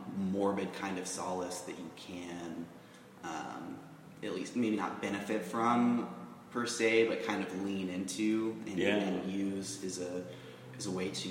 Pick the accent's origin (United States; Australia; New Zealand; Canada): United States; Norman, Oklahoma; my own time at the age of about 19 or 20 growing up in Norman, Oklahoma.